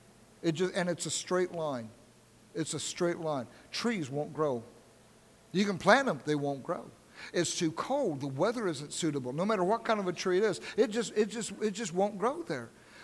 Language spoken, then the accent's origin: English; Oklahoma, United States; also born or lived in Ohio; when I lived in Oklahoma, you lived in Oklahoma? I said, yeah, that's really where I was raised.